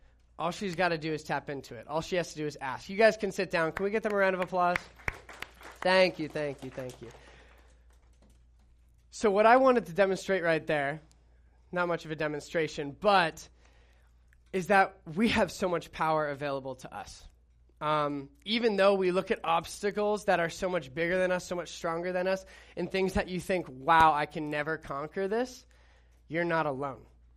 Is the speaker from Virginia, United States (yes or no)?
no; Newport Beach, California, United States; Born and raised in Newport Beach, went to Mariners Christian School growing up.